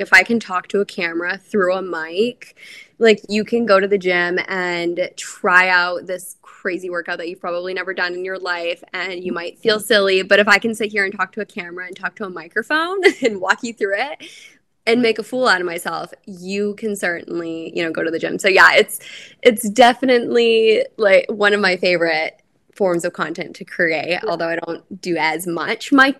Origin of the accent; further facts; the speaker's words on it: Canada; now in Tampa, United States; I'm a Canadian girlie. And I recently made the big move to Tampa this past summer.